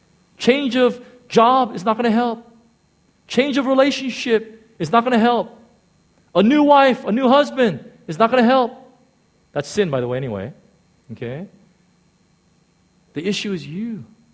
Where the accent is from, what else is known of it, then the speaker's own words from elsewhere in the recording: California, United States; I come from Southern California. We're all laid back.